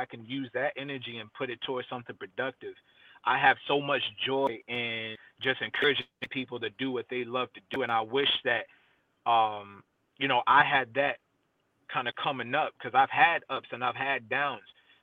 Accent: Deltona, Florida, United States; also born or lived in Stuttgart, Germany; I was born in Germany, actually, in Stuttgart, Germany. Both my parents were in the military, so I was born out there. And then I went to school in a small town called Deltona.

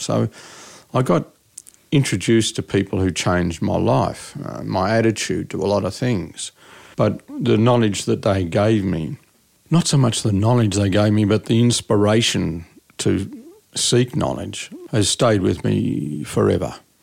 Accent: East Coast, Australia; Now, he's in Western Australia. I come from East Coast.

